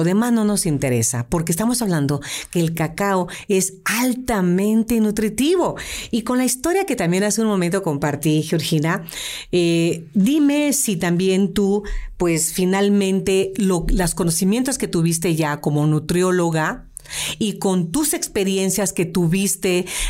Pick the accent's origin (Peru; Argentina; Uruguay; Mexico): Mexico